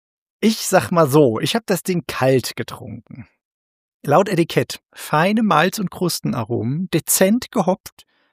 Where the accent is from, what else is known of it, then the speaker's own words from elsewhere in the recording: Bavaria, Germany; ich bin Franke geborener.